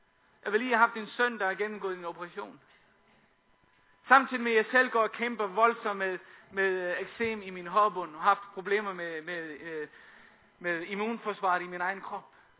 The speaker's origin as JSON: {"language": "Danish", "country": "Faroe Islands", "said": "derhjemme på Færøerne, hvor jeg kommer fra"}